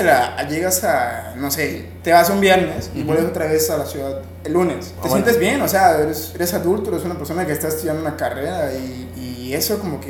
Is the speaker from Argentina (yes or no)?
no; Yucatán, Mexico; Bueno, como buen yucateco, o sea, buen yucateco camina bajo de la banqueta.